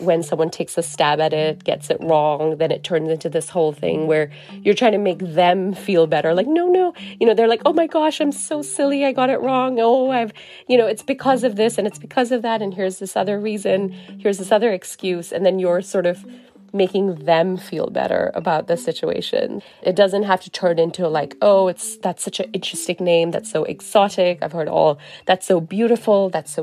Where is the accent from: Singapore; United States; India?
Singapore; growing up in Singapore, where especially people who are Christian would often have dual names.